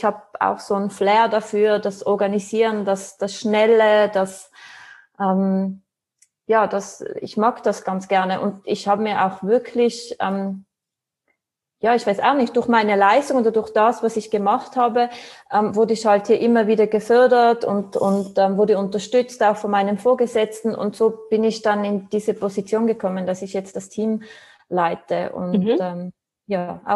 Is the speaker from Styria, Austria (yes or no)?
no; Tyrol, Austria; born or raised there